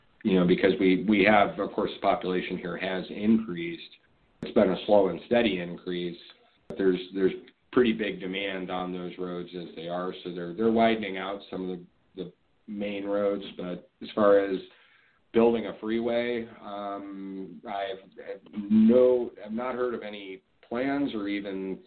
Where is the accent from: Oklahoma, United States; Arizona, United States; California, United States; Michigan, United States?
Arizona, United States; Tempe; also born or lived in Illinois; now in Tucson, United States; I was actually originally from Illinois, and then my parents moved me against my will at 9 years old to Tempe, Arizona. And I lived in the, you know, Tempe, Phoenix, you know, metro area for close to, I think it was about 15 years.